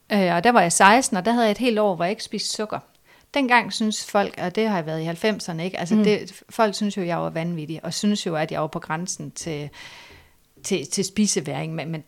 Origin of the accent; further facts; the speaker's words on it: Central Denmark Region, Denmark; jeg er ude fra Vestjylland, ude fra det sådan indre missionsk.